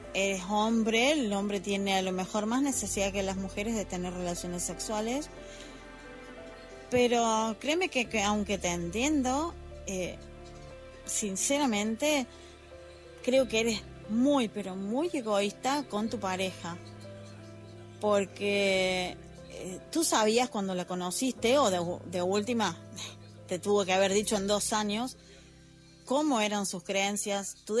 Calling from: Argentina; desde Argentina

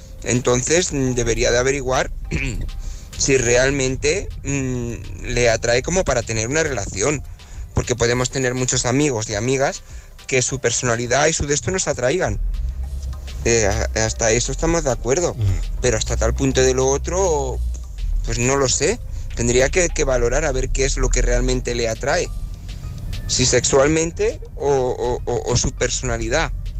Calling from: Barcelona, Catalonia, Spain; de Barcelona.

